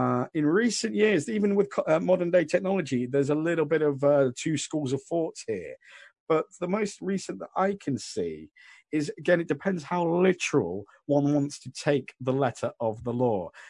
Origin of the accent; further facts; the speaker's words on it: England, United Kingdom; Now, this extra time, I know, obviously, you know, we are English.